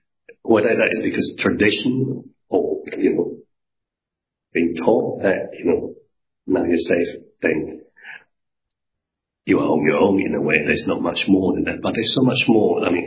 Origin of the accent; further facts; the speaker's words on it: Malaysia; when I was growing up in Malaysia, I went to Methodist church at the time.